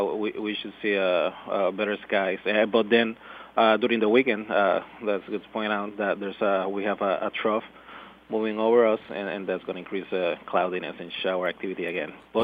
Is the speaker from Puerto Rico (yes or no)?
yes; Puerto Rico; Yes, I'm from Puerto Rico.